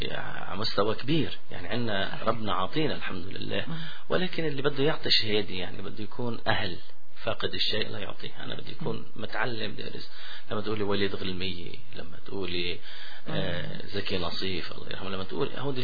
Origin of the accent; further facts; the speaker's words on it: Syria; أنا ماني جار أنا ابن البلد يعني فبتنجرحي معه يعني كيف وتأثرت أكيد بكل الأحوال وأنا بصراحة ما طلعت من سوريا حتى بالحرب حتى كذا عائلتي هونيك